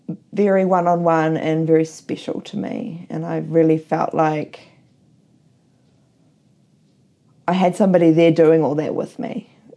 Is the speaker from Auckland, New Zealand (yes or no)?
yes; Auckland, New Zealand; also born or lived in Hamilton; I was born in Auckland. We lived there until I was 14, and me, my mother, and my grandmother, we all moved down to Hamilton.